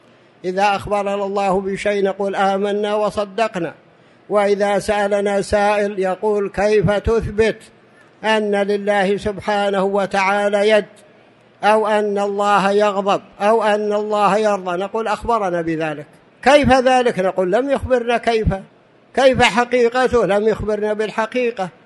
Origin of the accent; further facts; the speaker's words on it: Saudi Arabia; بعضهم يقولون ثلث الليل الأخير عندنا في السعودية